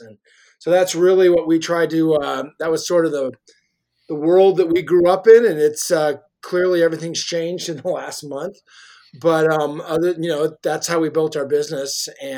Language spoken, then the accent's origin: English; Billings, Montana, United States; No, I grew up in Billings. We went through school in Billings and kind of grew up over time, like a lot of Montana kids, hunting and fishing